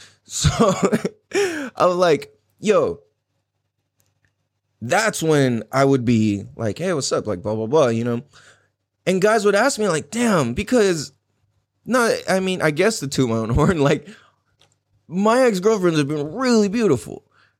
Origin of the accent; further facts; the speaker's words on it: San Diego, California, United States; Growing up in Mira Mesa, Mecca Town, what up?